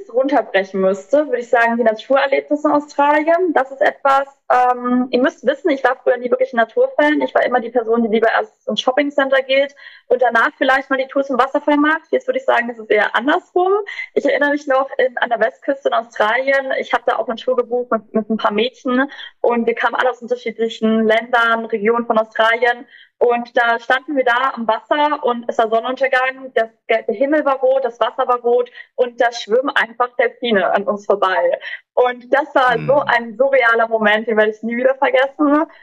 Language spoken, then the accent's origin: German; Germany; So, ich komme aus Deutschland